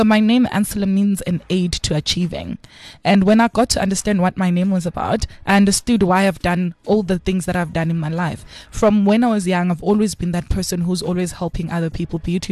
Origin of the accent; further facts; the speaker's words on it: Bulawayo, Zimbabwe; I was born in Zim. So I was in Zim in Kwabulawayo, Kontutuziyathunqa.